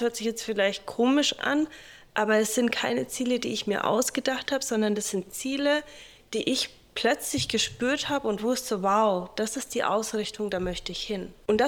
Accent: Bavaria, Germany; ich komme aus Deutschland, aus dem Frankenländle, also aus Franken.

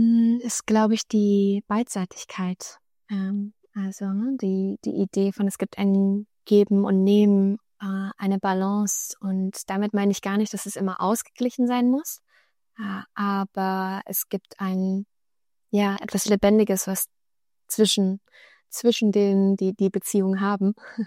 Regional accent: Baden-Württemberg, Germany; born there; ich bin in Süddeutschland geboren, an der Grenze zur Schweiz und Frankreich, also so in dem südwestlichsten kleinen Eck da und habe chinesische Wurzeln. Ich hatte eine deutsch-jüdische Urgroßmutter, die dann nach China gegangen ist.

